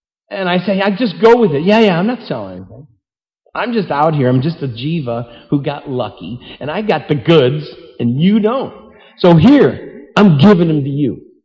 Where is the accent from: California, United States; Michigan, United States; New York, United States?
New York, United States; where are you from? New York? I'm from New York. I can talk about New York.